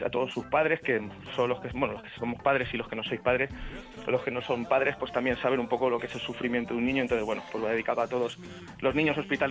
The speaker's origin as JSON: {"language": "Spanish", "country": "Panama", "tie": "born there", "said": "comparto que los dos nacimos en Panamá, somos hispano-panameños los dos"}